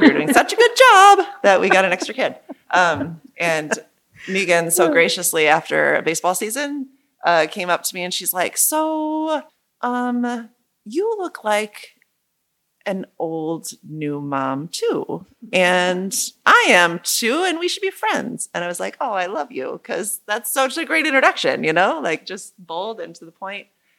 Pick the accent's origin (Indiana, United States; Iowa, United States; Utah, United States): Iowa, United States; now in Milwaukee, United States; And he's from Ohio and I'm from Iowa, and halfway in between is the beloved Cream City. So that's why we landed here.